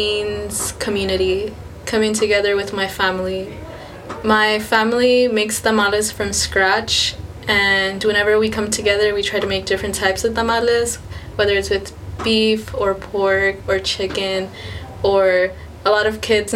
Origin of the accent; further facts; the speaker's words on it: Weslaco, Texas, United States; also born or lived in Grand Rapids, United States; I'm from Weslaco, Texas, or Mercedes, Texas, around that area, but I was born in Michigan, Grand Rapids, and was raised in the Valley.